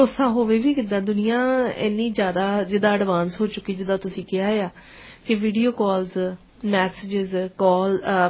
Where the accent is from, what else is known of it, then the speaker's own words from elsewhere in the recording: Punjab, India; moved away; ਜਦੋਂ ਕਦੀ ਵੀ ਮੈਂ ਕਹਿੰਦੀ ਕਿ ਮੈਂ ਦੁਆਬੇ ਤੋਂ ਹਾਂ ਤਾਂ ਕਈ ਲੋਕੀ ਫਿਰ ਥੋੜਾ ਸੋਚ ਚ ਪੈ ਜਾਂਦੇ ਆ